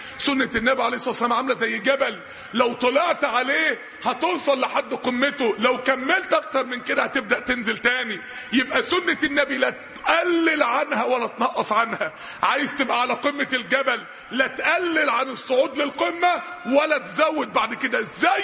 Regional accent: Mansoura, Dakahlia, Egypt; عندنا في المنصورة فصلوا في كلية الطب ما بين الشباب والبنات

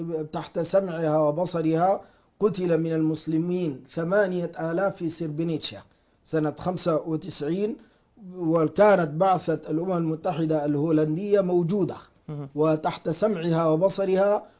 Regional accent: Sudan; عندنا في السودان قضاء، وهذا القضاء عنده تاريخه

